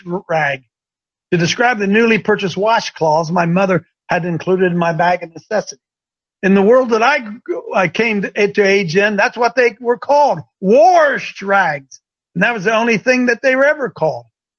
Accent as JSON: {"language": "English", "region": "Appalachia", "country": "United States", "tie": "born or raised there", "said": "I grew up in Appalachia, and Appalachia was all I knew."}